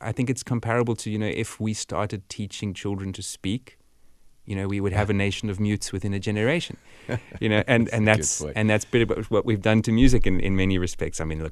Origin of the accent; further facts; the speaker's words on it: South Africa; especially for me as a South African.